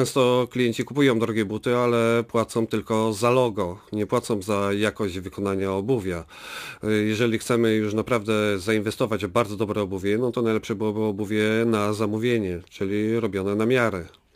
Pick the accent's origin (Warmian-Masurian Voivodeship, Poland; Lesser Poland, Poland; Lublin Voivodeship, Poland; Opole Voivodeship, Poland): Lesser Poland, Poland; Paszkówka; ja pochodzę z takiej miejscowości Paszkówka. Jest to miejscowość położona niedaleko Kalwarii Zebrzydowskiej i tam jest generalnie nie tylko zagłębie meblarskie, ale także i obuwnicze.